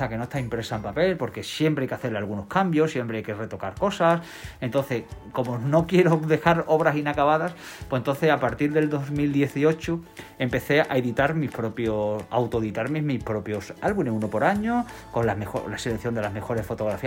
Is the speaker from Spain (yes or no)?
yes; Badajoz, Extremadura, Spain; como buen pacense o como buen extremeño